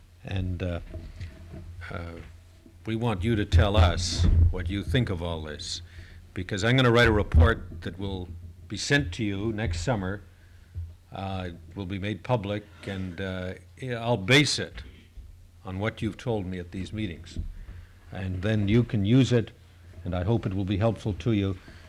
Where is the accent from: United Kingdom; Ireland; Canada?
Canada; I'm from Canada, and I spent 3 years in the Canadian Arctic